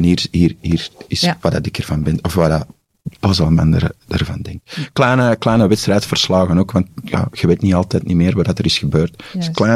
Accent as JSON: {"language": "Dutch", "region": "Flanders", "country": "Belgium", "accent": "Antwerp", "said": "dat toch ook grotendeels door mijn Antwerps accent en mijn zwaar stem"}